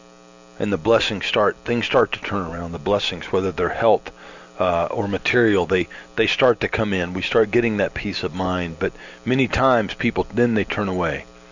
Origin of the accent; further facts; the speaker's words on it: Florida, United States; Growing up in Florida, we're not unfamiliar with hurricanes.